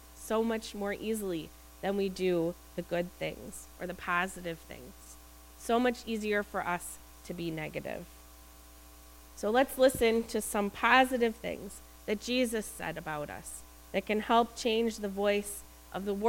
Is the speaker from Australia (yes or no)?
no; Midwest, United States; But the climate there is just mind-boggling to me as a Midwesterner.